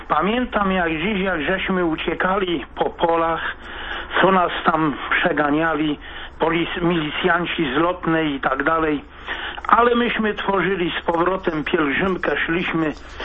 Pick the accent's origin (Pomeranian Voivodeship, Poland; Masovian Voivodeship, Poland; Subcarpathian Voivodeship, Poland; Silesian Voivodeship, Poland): Silesian Voivodeship, Poland; Krzepice; now in Karniowice, Poland; Obecnie moja parafia Karniowice, Dulowa, dekanat Trzebiński. A rodem jestem z Krzepic